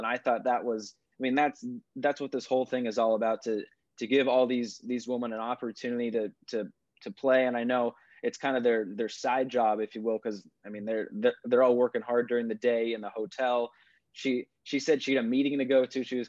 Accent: Seattle, Washington, United States; I'm actually from Seattle, so I'm wearing my Seattle Kraken shirt right now.

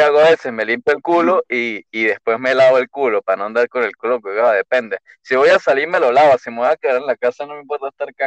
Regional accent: Venezuela; now in Santiago, Chile; cuando yo me vine para acá, para Santiago, cuando me mudé para de Venezuela, duré como 3 días que no dormía ni nada porque ya sabía que me tocaba viaje.

